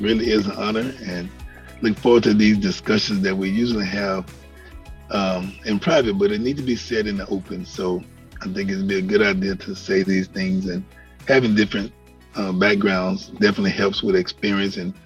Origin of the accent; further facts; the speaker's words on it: Mississippi, United States; I mean, I'm from Mississippi where a lot of racism and a lot of Black history records that has been broken